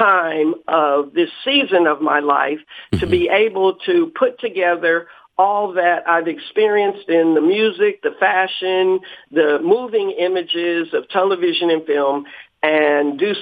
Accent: Detroit, Michigan, United States; I grew up in Motown, so I was around people who sang before kings and queens and were on television and radio all the time.

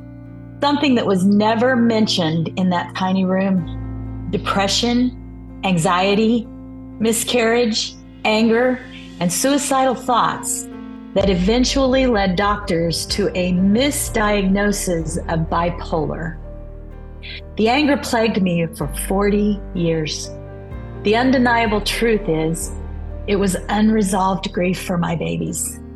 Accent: Florida, United States; I'm from Florida. I was raised in a very loving home.

